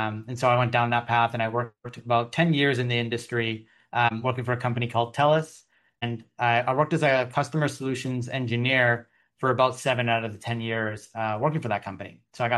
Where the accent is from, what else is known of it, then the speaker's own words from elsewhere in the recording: Canada; born there; I was born in Canada.